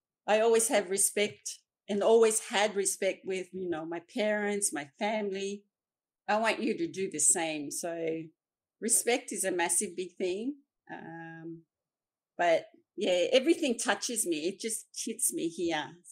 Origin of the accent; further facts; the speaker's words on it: Kerema, Gulf Province, Papua New Guinea; Oh, because I come from Kerama, from the Gulf province